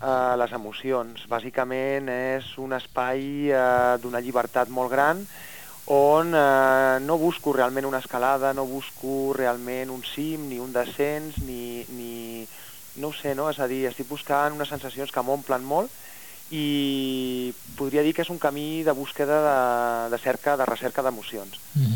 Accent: Blanes, Catalonia, Spain; jo vaig néixer a Blanes, soc d'allà a Blanes

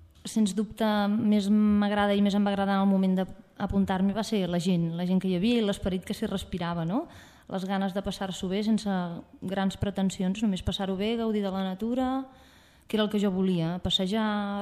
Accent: Caldes, Catalonia, Spain; now in Sant Feliu, Spain; jo sóc de Caldes i em vaig instal·lar, vaig venir a viure aquí a Sant Feliu i no coneixia ningú.

